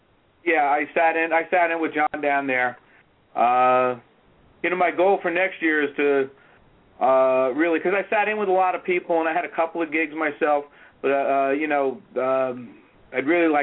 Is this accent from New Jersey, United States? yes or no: yes; New Jersey, United States; It's always funny when you say, "Oh yeah, I'm from the Jersey Shore," and people look at you kind of strange.